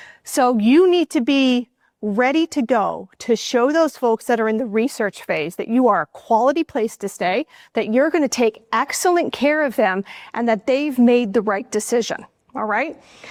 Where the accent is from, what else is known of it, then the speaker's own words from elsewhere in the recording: Cleveland, Ohio, United States; I'm American after all. For those of you who are from the States, I am from Cleveland and my family are Cleveland Browns fans.